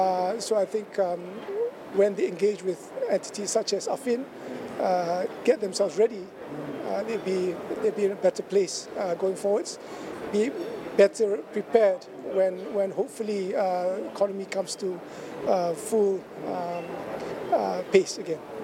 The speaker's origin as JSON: {"language": "English", "country": "Malaysia", "said": "As a Malaysian"}